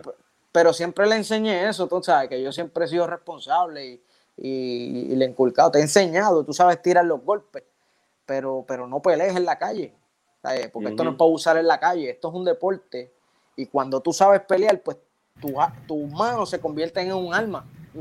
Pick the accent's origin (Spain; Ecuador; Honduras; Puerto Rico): Puerto Rico; Ponce; cuando entras a Ponce, ese primer residencial que tú ves ahí a mano derecha, de ahí soy yo, de Residencial Pampa